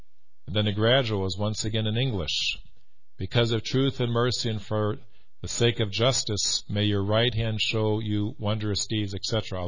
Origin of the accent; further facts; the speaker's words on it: Chicago, Illinois, United States; the parish I grew up in Chicago, I think we had 500 families.